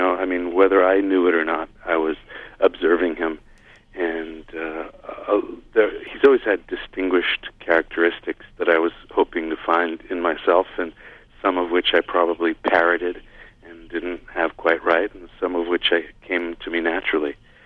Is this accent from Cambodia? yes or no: no; Canada; moved away; being a Canadian who doesn't live in Canada anymore